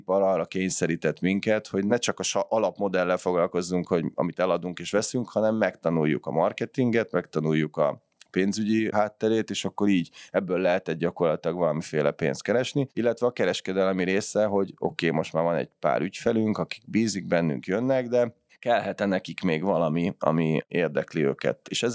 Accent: Budapest, Hungary; 1979-ben születtem Budapesten, a külvárosban 16 és 15. kerületben laktunk, és vagyis itt laktak a szüleim

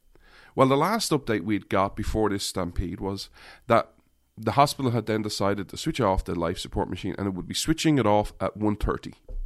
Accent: Ireland; And I start talking, and my accent sticks out. My accent sticks out everywhere. And like, did you come from Ireland? Like, absolutely, I came here for the day.

